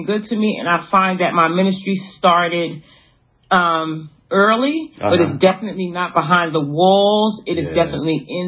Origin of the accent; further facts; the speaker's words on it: Brooklyn, New York, United States; I'm from Brownsville in East New York.